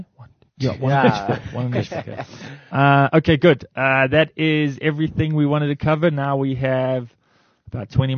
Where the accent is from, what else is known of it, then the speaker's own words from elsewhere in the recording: Durban, KwaZulu-Natal, South Africa; And listen, I'm from Durban.